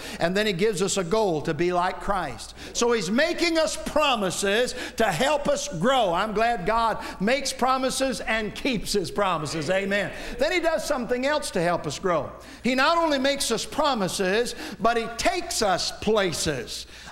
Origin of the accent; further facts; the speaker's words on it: Wayland, Michigan, United States; When I was growing up, I grew up in Wayland, Michigan, and down the road was Allegan, Michigan, and every fall they had the Allegan Fair.